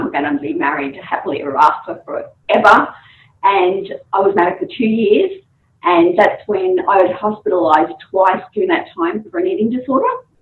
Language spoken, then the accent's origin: English; Queensland, Australia; born there; I was born in North Queensland.